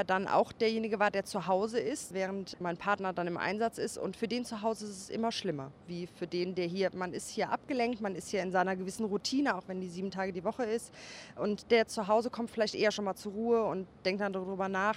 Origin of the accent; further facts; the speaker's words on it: Cologne, North Rhine-Westphalia, Germany; Ja, dann grüße ich mal die Stadt Köln, insbesondere mein Heimatdorf Porz.